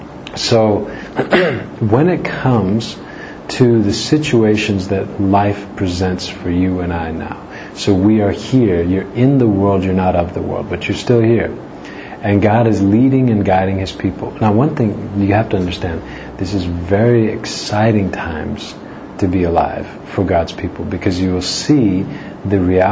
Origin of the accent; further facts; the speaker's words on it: Midwest, United States; The tornado in the Midwest where I grew up in the States, they have tornadoes all the time in the summertime